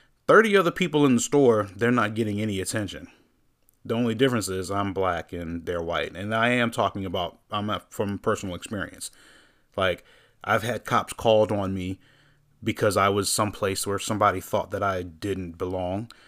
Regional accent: Hampton, Virginia, United States; born there; We were born here. I was born in Hampton, Virginia.

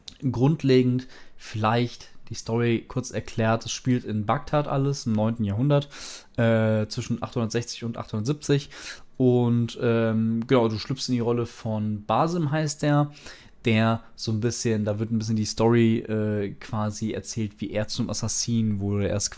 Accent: Greece; Fand ich dann auch natürlich als Grieche ziemlich cool, dann da durchs alte Griechenland zu stolzieren.

